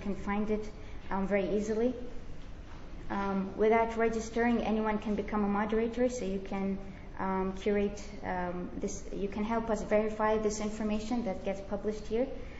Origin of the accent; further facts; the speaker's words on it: Bahrain; English is a second language; As you were told, I come from Bahrain. It's a very small country in the Middle East.